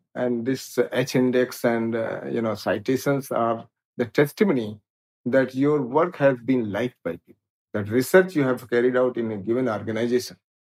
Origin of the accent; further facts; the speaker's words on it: Lucknow, Uttar Pradesh, India; now in Pune, India; And I come from Lucknow. So Lucknow is a city like somewhere you feel the town is divided by a river.